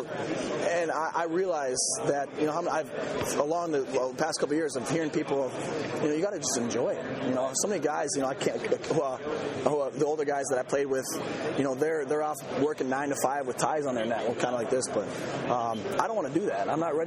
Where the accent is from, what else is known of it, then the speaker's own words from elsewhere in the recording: Minnesota, United States; Well, I grew up in Minnesota, and I grew up watching the Iowa-Wisconsin games